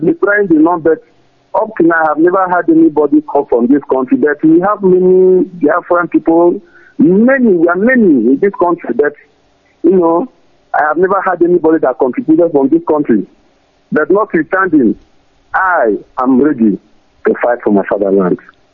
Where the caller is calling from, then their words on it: Togo; from Obolafo. In any way, I'm calling from Togo.